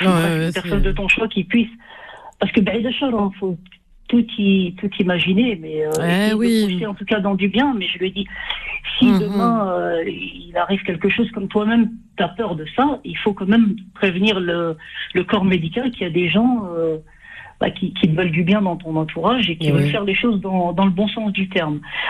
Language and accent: French; Algeria; par rapport à l'Algérie, parce que je suis algérien